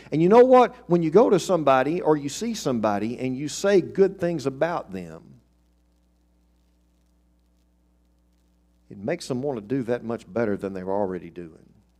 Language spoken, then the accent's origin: English; Texas, United States; he mainly preached the gospel up in my part of East Texas, several different places, including my hometown when I was a little bitty boy.